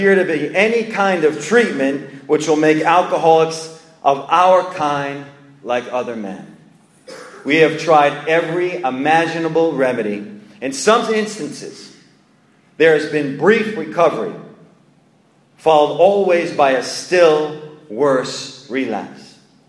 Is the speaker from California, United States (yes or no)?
no; New York, United States; I'm from Long Island, New York. I grew up in an area that was completely segregated.